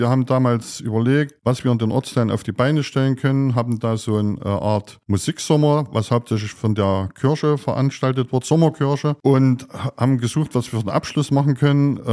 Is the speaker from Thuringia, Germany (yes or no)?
yes; Gera, Thuringia, Germany; ich bin in Gera geboren und wohne schon immer in Gera bis 84 in Rubitz, also in der elterlichen Bäckerei. Und dann haben wir in Tischitz auch auf dem Grundstück von der Oma gebaut und wohnen seit 87 in Tischitz.